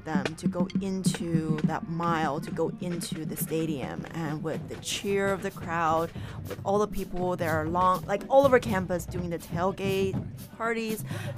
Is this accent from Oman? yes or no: no; China; And, you know, growing up in China, of course, I was aware of it.